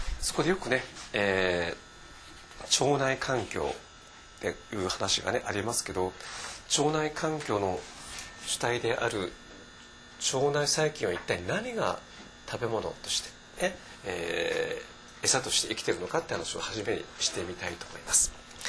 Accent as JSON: {"language": "Japanese", "region": "Fukuoka", "country": "Japan", "said": "福岡から参りました"}